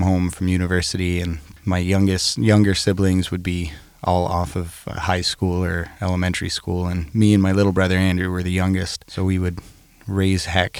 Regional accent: Ottawa, Ontario, Canada; I grew up in Ottawa, Ontario, just outside of Ottawa.

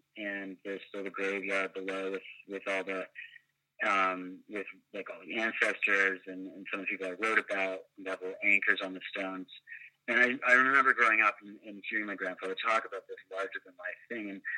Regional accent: Vancouver, British Columbia, Canada; I grew up in Vancouver

